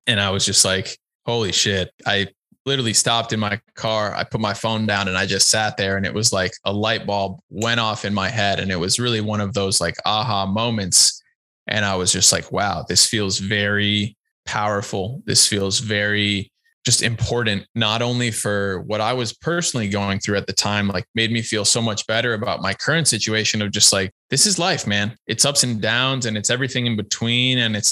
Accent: Los Angeles, California, United States; we grew up in LA. We grew up on Fairfax and Melrose and Santa Monica, Venice, all these types of places.

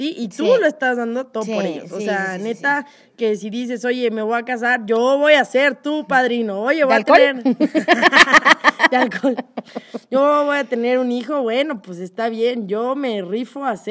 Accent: Cuernavaca, Morelos, Mexico; yo soy de Cuerna, entonces como que crecí con mis mismas amigas de la primaria, fueron las mismas de la secundaria y fueron las mismas de la prepa

